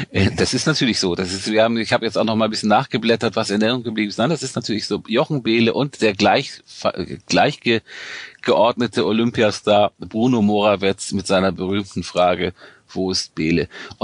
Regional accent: Northern Germany, Germany; ich komme aus, wie gesagt, aus dem Norden Deutschlands, recht einfache Verhältnisse.

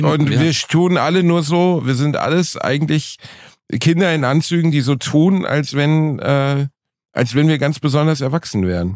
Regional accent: Rotthausen, North Rhine-Westphalia, Germany; war ich letztens auch wieder in meiner Heimatstadt, weil ich habe da Freunde, mein Vater lebt noch da. Und wenn ich da durch die Straßen laufe, Rotthausen hat sich jetzt nicht wirklich gut entwickelt.

